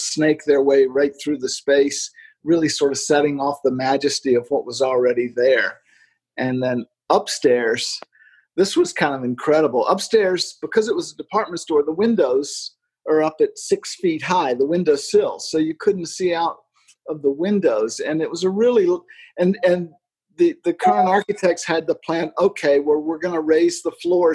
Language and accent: English; Richmond, United States; I'm from Richmond, so it really, and I knew that area when I was a kid.